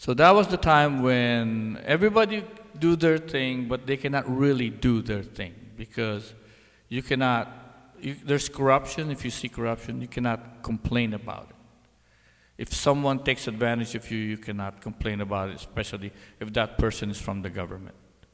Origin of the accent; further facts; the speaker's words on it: Philippines; So back when I was younger, I was growing up in the Philippines.